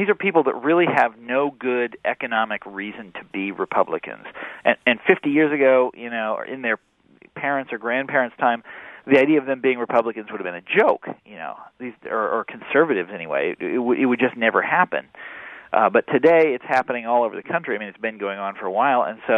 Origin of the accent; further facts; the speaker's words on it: Kansas, United States; the big part of it is about my home state of Kansas